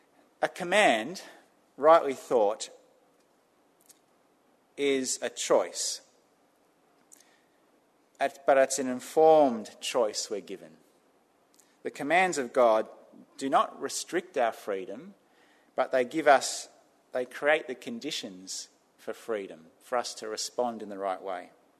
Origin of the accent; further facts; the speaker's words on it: New South Wales, Australia; I grew up in New South Wales, not far from the beach, 100 metres from the beach